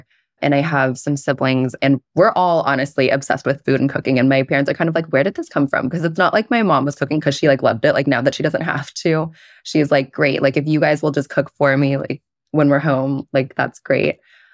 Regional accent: San Mateo, California, United States; now in Houston, United States; So I grew up in San Mateo, which is Northern California.

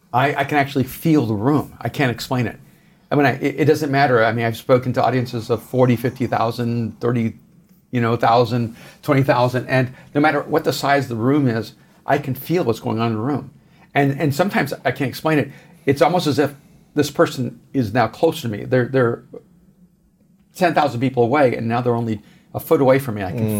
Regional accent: El Salvador; English is a second language; I mean, I'm from El Salvador, and you know, my region of the world has two forms of government, revolution and dictatorship.

